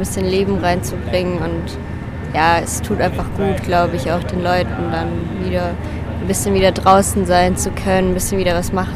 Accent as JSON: {"language": "German", "town": "Herrenberg", "region": "Baden-Württemberg", "country": "Germany", "lives_now": "Aachen, Germany", "said": "ich komme aus Herrenberg und ich bin hier auch öfters, also ich studiere auch in Aachen."}